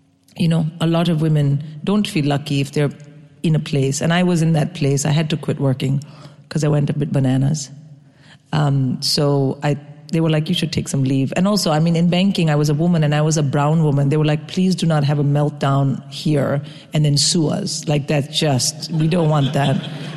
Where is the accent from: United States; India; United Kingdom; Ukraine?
India; I grew up in India.